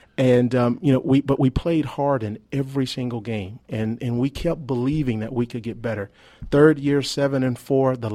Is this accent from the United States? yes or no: yes; Birmingham, Alabama, United States; I grew up in Birmingham, Alabama. I grew up in the inner city.